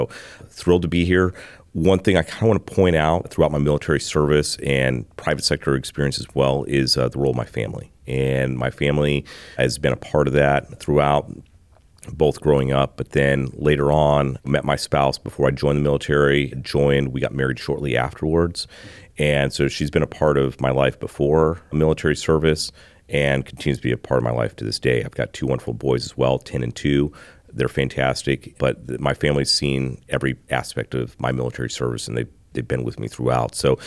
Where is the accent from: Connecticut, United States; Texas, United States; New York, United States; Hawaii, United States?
Texas, United States; Midland; So born and raised in West Texas, grew up in Midland, Texas, oil country there, and Friday Night Lights football.